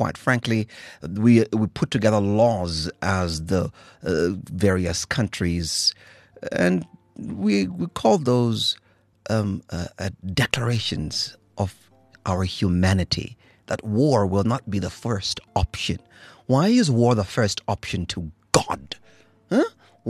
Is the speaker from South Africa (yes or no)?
yes; South Africa; I'm a South African, we have a history in this country